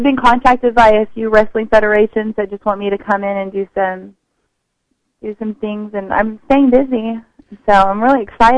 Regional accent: Texas, United States; moved away as an adult; now in Miami Beach, United States; I left it like right away almost, and because I was running away from Texas, and I moved to Miami Beach when I was 18 years old

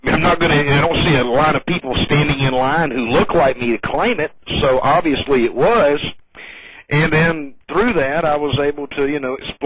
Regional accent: the South, United States; accent: southern; And, of course, my southern accent is, thanks for what needed to be said.

